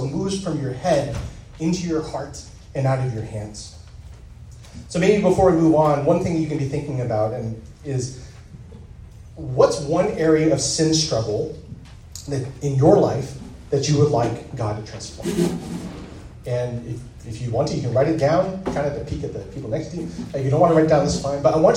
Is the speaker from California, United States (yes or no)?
yes; San Francisco, California, United States; I grew up in San Francisco, right?